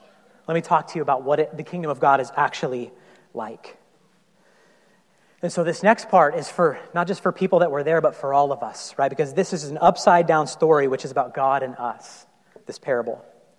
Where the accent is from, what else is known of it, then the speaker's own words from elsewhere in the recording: Truckee, California, United States; I can remember growing up in Truckee with the snow outside